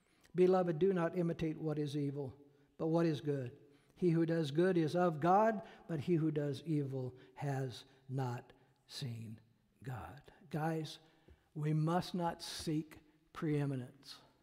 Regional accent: Peoria, United States; I grew up out in Peoria. There was still a lot of farming going on out there.

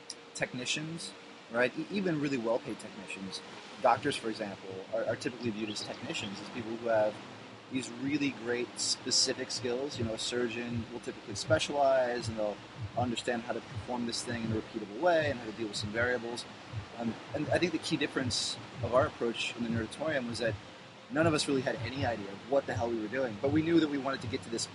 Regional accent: San Diego, California, United States; San Diego, California.

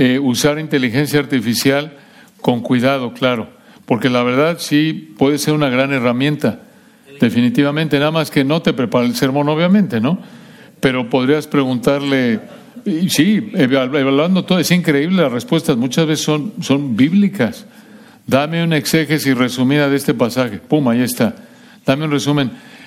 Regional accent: Mexico; nací, crecí en México

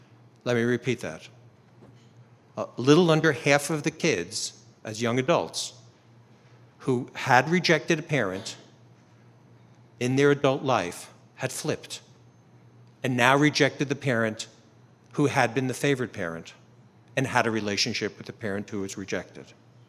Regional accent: Washington, District of Columbia, United States; I'm from Washington, D.C., so I just...

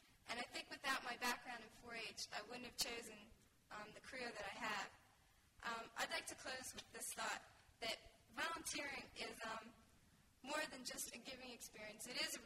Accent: Wilmington, Delaware, United States; I'm from Wilmington, Delaware, and I'm a member of the Hot Anders 4-H Club.

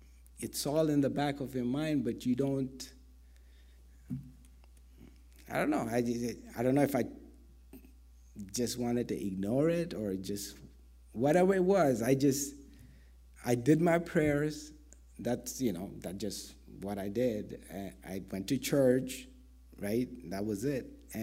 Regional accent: India; English is a second language; now in United States; Chicago was the first place I came to from India, so that's all I knew.

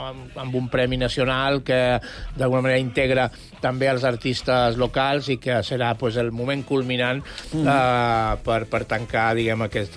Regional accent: Sant Antoni de Portmany, Balearic Islands, Spain; jo som eivissenca

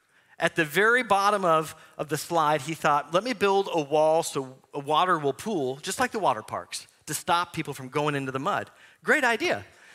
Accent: Michigan, United States; I think about growing up in Michigan.

